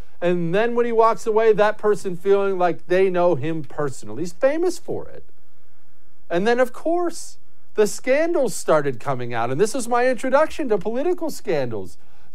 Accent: Montana, United States; He was governor of Arkansas, and I was growing up in Montana at the time.

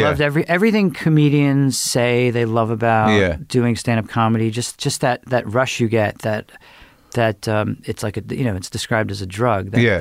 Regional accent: Merrick, New York, United States; I grew up on Long Island. Really? Long Island, kind of Jewish suburbs.

